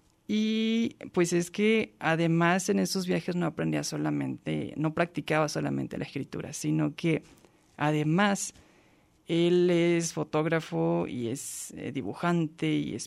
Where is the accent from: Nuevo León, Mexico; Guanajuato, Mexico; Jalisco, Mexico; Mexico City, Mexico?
Jalisco, Mexico; Entonces, pues quienes somos de Jalisco, pues tenemos la fortuna de que, bueno, ya la universidad nos está rescatando algunas de las obras.